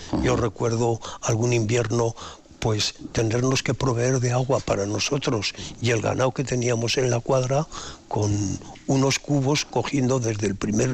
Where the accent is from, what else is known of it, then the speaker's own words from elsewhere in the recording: Castile and León, Spain; mi pueblo está en las tierras altas de Soria.